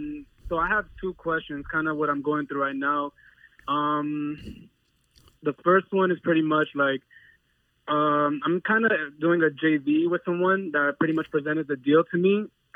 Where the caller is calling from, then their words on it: Miami, Florida, United States; I'm here in Miami, Florida.